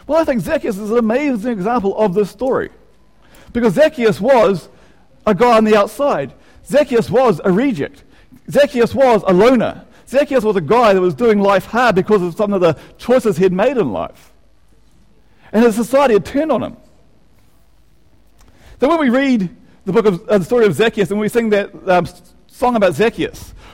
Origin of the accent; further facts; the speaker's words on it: Manurewa, Auckland, New Zealand; I'm a white guy in Manurewa, and that's not that common these days. But the fact is, I grew up in Manurewa. I've been there for 40 years, and that's my home, and I feel comfortable there.